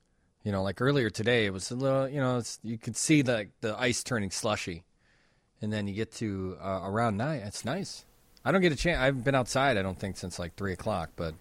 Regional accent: Chicago, Illinois, United States; as a Chicagoan, I'm like, I guess these are the people who represent us

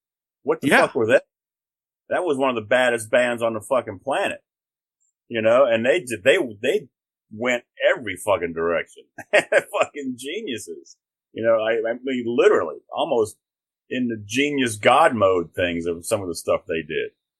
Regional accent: New Orleans, Louisiana, United States; Lyrics are great. We're from New Orleans. Love … Mardi Gras was coming around

